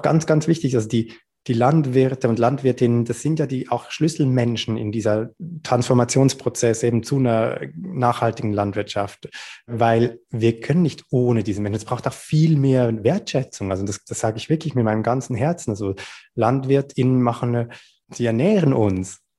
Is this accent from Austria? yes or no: no; Switzerland; Das ist eine halbe Stunde von Zürich entfernt, also meine Heimatstadt. Da ist meine Schwester, meine Eltern, ganz viele Freunde von mir.